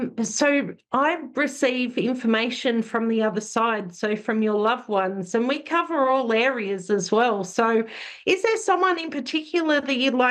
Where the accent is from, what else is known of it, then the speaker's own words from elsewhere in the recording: Australia; I'm from Australia. Today I'm actually in Newcastle.